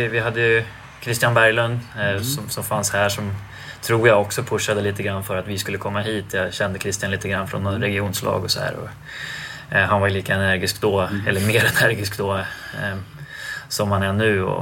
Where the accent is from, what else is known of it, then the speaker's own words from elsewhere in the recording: Stockholm, Stockholm County, Sweden; Och mina föräldrar och jag bodde i Husby när jag växte upp, som då var nytt.